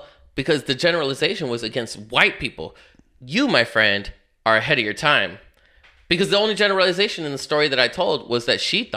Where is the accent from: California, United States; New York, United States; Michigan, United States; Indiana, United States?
California, United States; East Los Angeles; I'm from East Los. Like, yeah, I speak Spanish."